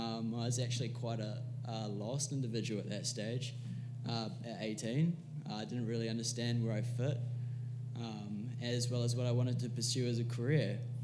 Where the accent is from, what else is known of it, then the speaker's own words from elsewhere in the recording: Auckland, New Zealand; also born or lived in Utah, United States; I was born in Utah, USA, so I am American, but I grew up in the eastern suburbs of Auckland.